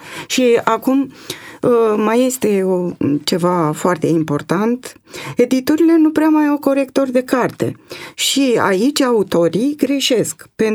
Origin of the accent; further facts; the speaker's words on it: Romania; să am o carte corectă din punct de vedere literar și al limbii române. Pentru că suntem